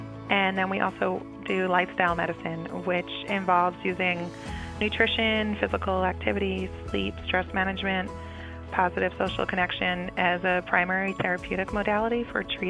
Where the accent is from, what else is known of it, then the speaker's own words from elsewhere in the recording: New York, United States; now in Nags Head, United States; I grew up right outside Manhattan, so a much bigger community, and I always was drawn to smaller beach communities.